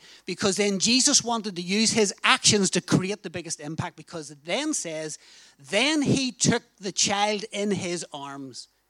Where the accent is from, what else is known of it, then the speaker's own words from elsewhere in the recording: Northern Ireland, United Kingdom; Now, I hope my accent, some people call it a towel. In Northern Ireland, we call it a towel.